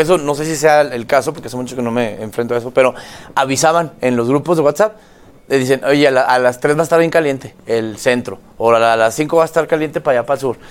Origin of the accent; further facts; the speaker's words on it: Chihuahua, Mexico; Los de Chihuahua somos muy buenos para decir cohetes o ráfaga.